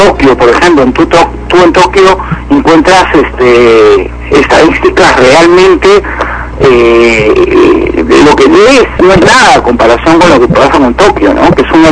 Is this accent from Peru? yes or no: yes; Peru; nuestro Perú deje de ser un país llamado tercermundista